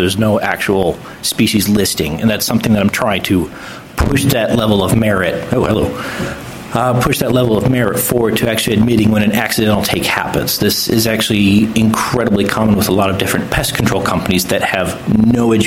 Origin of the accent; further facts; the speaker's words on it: Chicago, Illinois, United States; I come from Chicagoland area, where I've been doing it for 8 years there originally